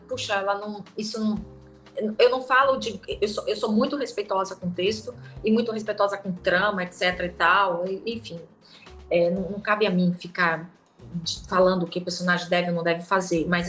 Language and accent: Portuguese; Salvador, Bahia, Brazil; Eu fui criada em Salvador, na verdade, eu estou em Salvador exatamente nesse momento, que é uma cidade litorânea, aberta e tal, mas, assim, a minha origem é, talvez, é do interior